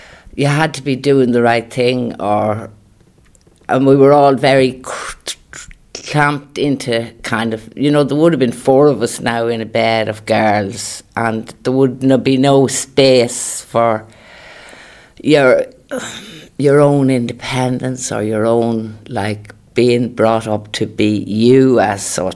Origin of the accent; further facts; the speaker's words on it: Killeshandra, County Cavan, Ireland; I was born and reared in Killeshandra, in the address you have here.